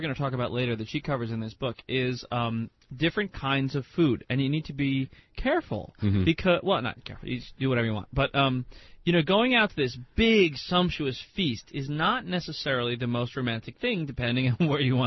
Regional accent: United States; For a Gen Xer growing up in America, I'm always thinking Newton.

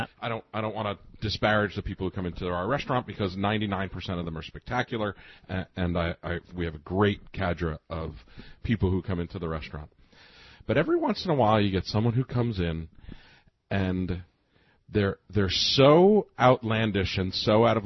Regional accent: Nutley, New Jersey, United States; I said, well, you know, my family's from Brooklyn, but I grew up in Nutley.

